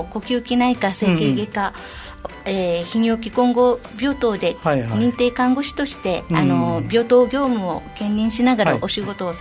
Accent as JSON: {"language": "Japanese", "town": "Uruma", "region": "Okinawa", "country": "Japan", "said": "出身地はうるま市です。"}